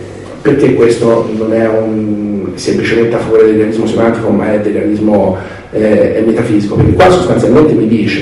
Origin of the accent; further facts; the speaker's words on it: Viareggio, Tuscany, Italy; io sono da Viareggio